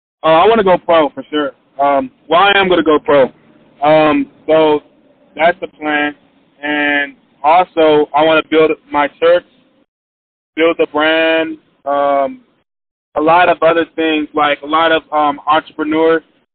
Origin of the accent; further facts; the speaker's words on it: Georgia, United States; But I mean, I am from Georgia, and you know UGA.